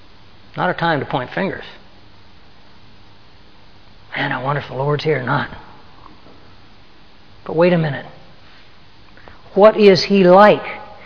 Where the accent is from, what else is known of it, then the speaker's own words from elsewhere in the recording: the South, United States; Now, I'm from the South, and in the South, bird hunting only has one connotation.